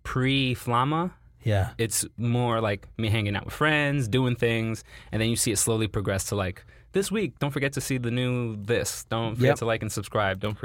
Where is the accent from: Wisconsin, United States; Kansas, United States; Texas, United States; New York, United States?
New York, United States; So it's like I can speak to this audience, but I'm New Yorkian. I'm from New York.